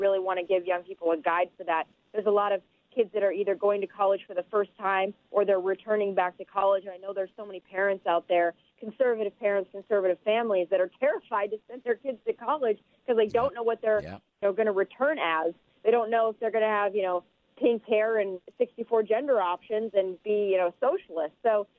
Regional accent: South Dakota, United States; Well, for me, growing up in South Dakota, you know, the conservative state with conservative people in that were just very blue-collar, hard-working family.

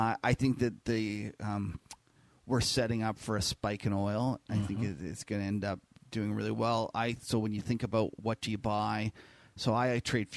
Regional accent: Canada; I'm a Canadian

